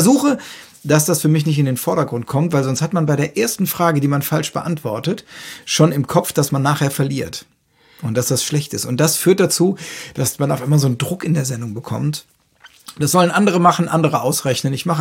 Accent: Rhineland-Palatinate, Germany; Ich bin Pfälzer. Ich bin zur, also mein Vater kommt aus der Pfalz, Ludwigshafen, aus Lö.

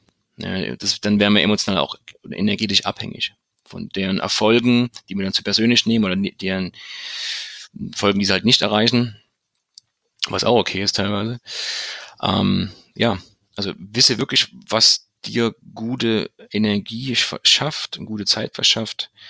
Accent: Chemnitz, Saxony, Germany; aus Chemnitz, meiner Heimatstadt.

